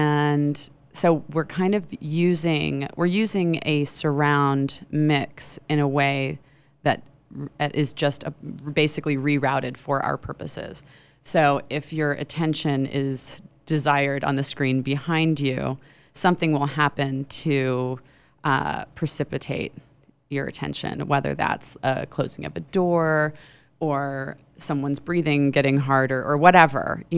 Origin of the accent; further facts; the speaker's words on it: Miami, Florida, United States